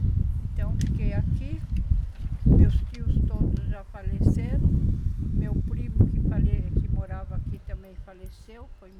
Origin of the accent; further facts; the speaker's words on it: São Paulo, Brazil; Bom, eu sou natural de São Paulo. Nasci, me criei lá. Vivi lá até os meus quase 46 anos.